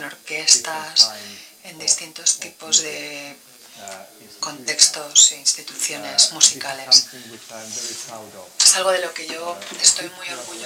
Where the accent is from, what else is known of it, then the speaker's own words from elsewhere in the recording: Finland; Yo soy de Finlandia.